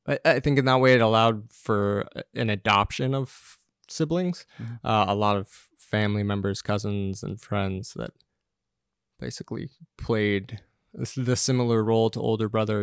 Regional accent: Los Angeles, California, United States; people ask about this sort of progression to being a farmer growing up in Los Angeles.

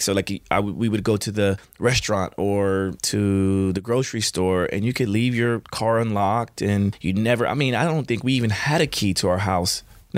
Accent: Chandler, Oklahoma, United States; My childhood, I grew up in Chandler, Oklahoma.

